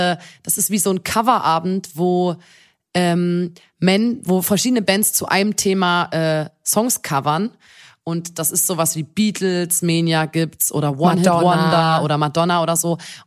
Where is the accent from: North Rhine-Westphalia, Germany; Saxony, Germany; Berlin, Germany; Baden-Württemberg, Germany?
Saxony, Germany; Chemnitz; Da, bei uns in Chemnitz gibt's das Kosmonautenzentrum